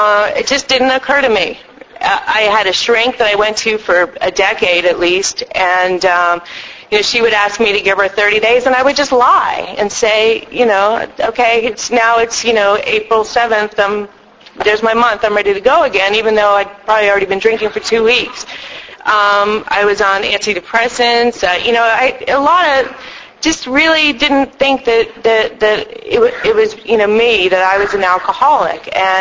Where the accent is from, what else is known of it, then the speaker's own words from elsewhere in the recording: Virginia, United States; I grew up in Virginia. My parents were atheist New York Jews